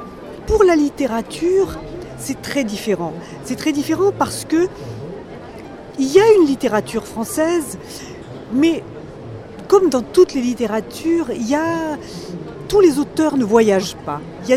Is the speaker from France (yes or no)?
yes; France; je lis l'espagnol et le portugais, mais je suis étrangère, je suis française.